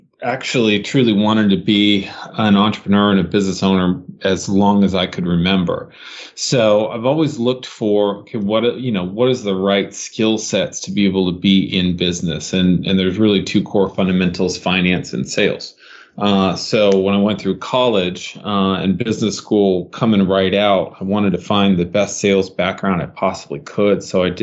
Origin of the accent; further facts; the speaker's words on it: Ormond Beach, Florida, United States; even in my home growing up in Ormond Beach, which was the next town over